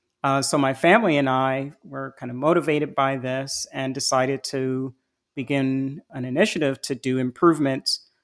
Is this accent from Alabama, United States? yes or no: no; Indianapolis, Indiana, United States; So I am from Indianapolis originally, from the north side of Indianapolis is kind of how we called it back then. And it was an inner city, predominantly Black community, right?